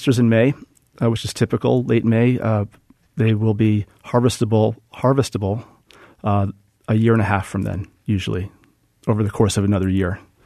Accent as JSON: {"language": "English", "town": "Norwalk", "region": "Connecticut", "country": "United States", "tie": "born or raised there", "lives_now": "Duxbury, United States", "said": "Well, actually, I grew up on Long Island Sound in Connecticut, where oysters were a big industry, actually, in Norwalk, Connecticut."}